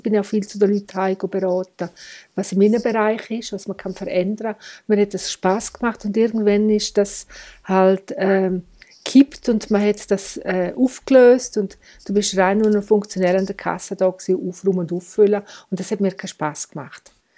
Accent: Chur, Graubünden, Switzerland; Ich bin ein bisschen Multikulti. Das heisst, ich bin in Chur aufgewachsen, aber bin sehr viel zum Beispiel bei meiner Nahe in Kastel gewesen. Habe ganz verschiedene Seiten kennengelernt, wie Dorfleben und Stadtleben.

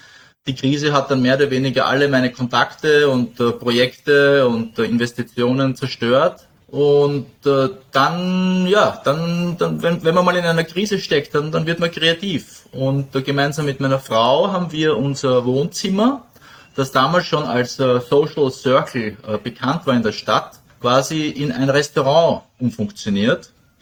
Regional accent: Vienna, Austria; born there; kam dann zurück nach Wien, wo ich geboren bin und eben damals studiert habe

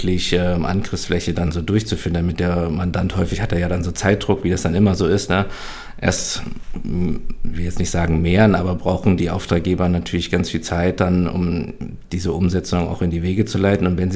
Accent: Freiberg, Saxony, Germany; ich komme ja gebürtig aus Sachsen. Ich habe also meine Kindheit, Jugend viel in Sachsen auch verbracht, ganz viele Verwandte. Meine Oma wohnen alle noch in Sachsen. Ich bin in Freiberg geboren, auch eine Universitätsstadt.

